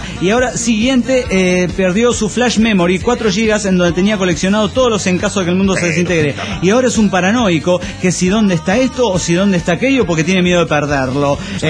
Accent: Mexico City, Mexico; Me despido todo obligado y orgulloso por, como dicen, mi barrio natal. Es un orgullo ser mexicano, pero ser de Tepito es un don de Dios.

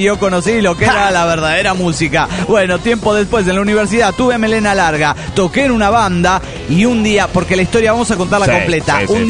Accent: Puebla, Mexico; de Puebla, México.

